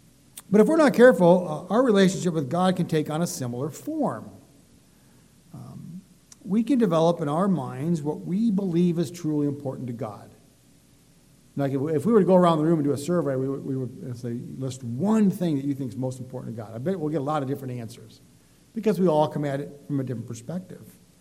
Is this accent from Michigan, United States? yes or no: yes; Detroit, Michigan, United States; So growing up in the Detroit area with union, there's a lot of that in unions, right?